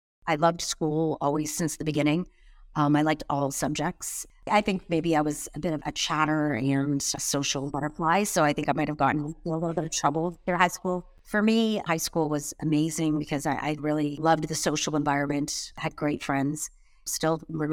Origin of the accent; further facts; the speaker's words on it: Sault Ste. Marie, Ontario, Canada; also born or lived in Montreal / Toronto / Hamilton; I loved the Sioux, and I still love the Sioux. I think like many Northern Ontario people, once you're part of that kind of community, it really becomes part of you.